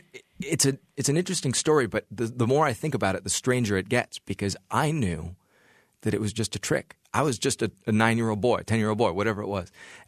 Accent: Ames, Iowa, United States; One of the advantages I had growing up in Ames, Iowa, is that I was literally the only act in town.

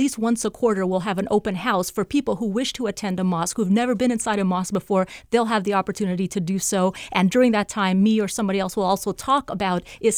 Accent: United States; So as an American Muslim, I say that my focus is not Trump.

